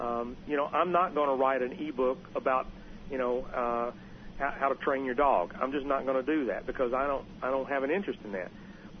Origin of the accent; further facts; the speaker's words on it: Bristol, Tennessee, United States; everybody in my hometown of Bristol, Tennessee said, oh, you can't make a living writing music.